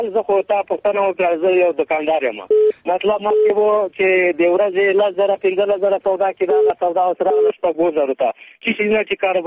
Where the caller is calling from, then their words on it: Paktia, Afghanistan; زادران سیستداریف زازه ام دی پکتیا ولایت نو